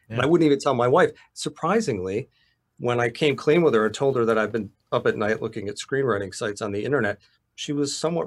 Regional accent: Saratoga Springs, New York, United States; You know, it's Saratoga Springs is my hometown. And as far back as I can remember, I wanted to be mayor.

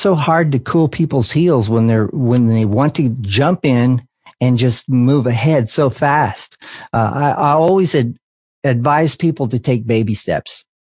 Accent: Los Angeles, California, United States; now in Nashville, United States; Well, I grew up in Los Angeles. Okay. I grew up in Los Angeles and studied acting at the Pasadena Playhouse.

